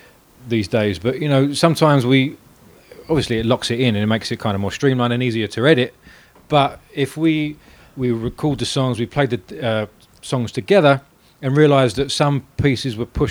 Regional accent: England, United Kingdom; growing up in England

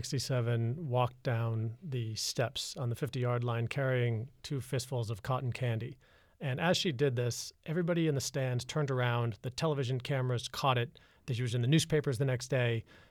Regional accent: Boston, Massachusetts, United States; I was watching the Super Bowl in 2015. I'm from Boston.

